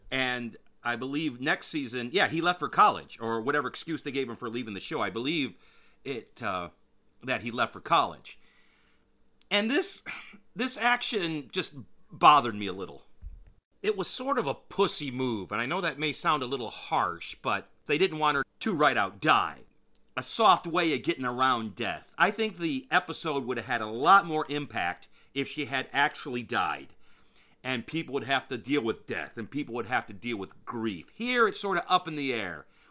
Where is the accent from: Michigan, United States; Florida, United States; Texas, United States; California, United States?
Michigan, United States; It's like I grew up near there. I know exactly where they're talking about.